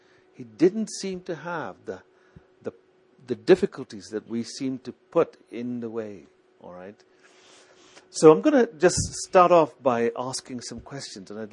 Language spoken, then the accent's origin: English; South India, India; I come from South India, as you obviously know